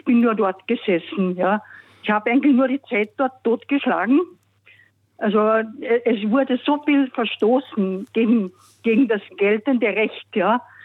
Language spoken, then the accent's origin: German; Carinthia, Austria; Ich stamme ja aus Kärnten